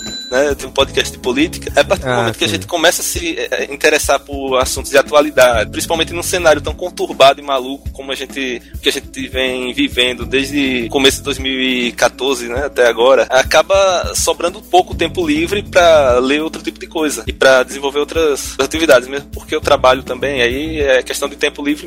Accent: Arapiraca, Alagoas, Brazil; Sou de Arapiraca, a cidade mais ao meio de Alagoas, segunda maior cidade do estado.

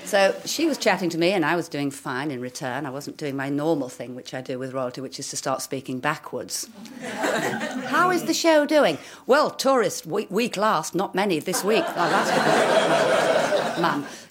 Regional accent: Hull, Yorkshire and the Humber, United Kingdom; And growing up in Hull, such a funny place.

